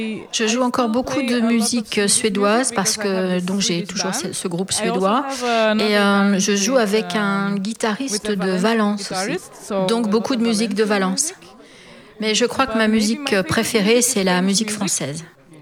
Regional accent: Belgium; now in Catalonia, Spain; je viens de Belgique et je joue de l'accordéon. Et j'habite en Catalogne.

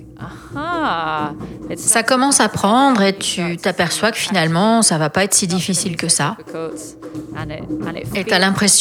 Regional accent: England, United Kingdom; French is a second language; je suis anglaise, j'habite à Londres.

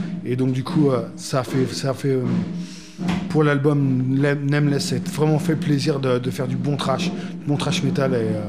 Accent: France; On est des Français, on est fiers de l'être. Voilà, moi je chante dans la langue de Shakespeare, mais j'aime bien Molière aussi. Mmh. Donc du coup, je suis fier de mon pays

